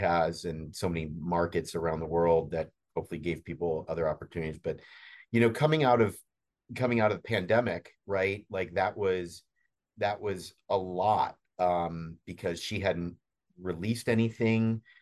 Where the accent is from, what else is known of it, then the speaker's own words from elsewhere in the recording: Chicago, Illinois, United States; being here as long as I have and being a Chicagoan as well, obviously it holds a special place in my heart anyway